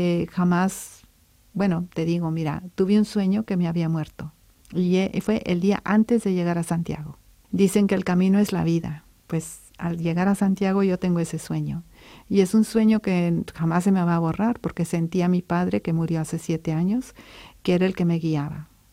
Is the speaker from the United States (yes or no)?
yes; Texas, United States; Yo soy del sur de Texas, donde raramente bajan bajo cero.